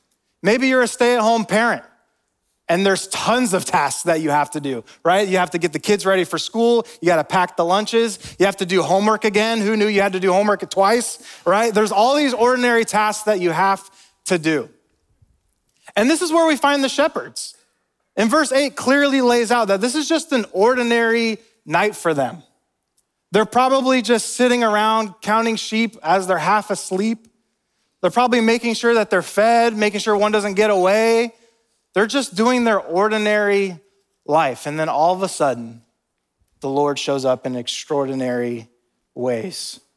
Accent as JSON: {"language": "English", "region": "Pacific Northwest", "country": "United States", "tie": "born or raised there", "moved": "yes", "lives_now": "Durham, United States", "said": "It is rainy, a little cold, but it is my hometown. I'm happy to be from there, but I'm glad we traveled those 3,000 miles all the way to Durham, North Carolina."}